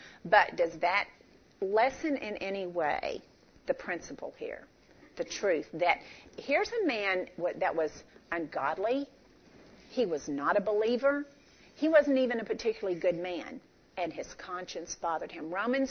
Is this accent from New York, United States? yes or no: no; Austin, Texas, United States; I grew up in Austin. My family all lived there, and I had some cousins.